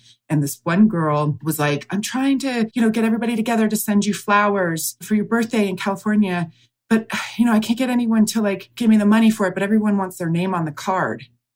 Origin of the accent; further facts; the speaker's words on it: Canada; I'm from Canada. I grew up here.